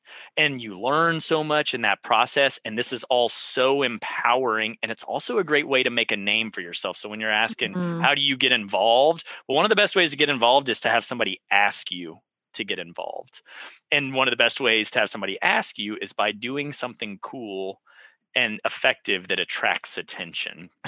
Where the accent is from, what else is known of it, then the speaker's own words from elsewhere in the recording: Texas, United States; and I was from Central Texas.